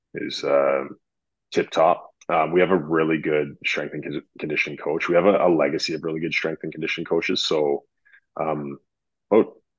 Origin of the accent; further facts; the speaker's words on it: Edmonton, Alberta, Canada; I'm from Edmonton, Alberta.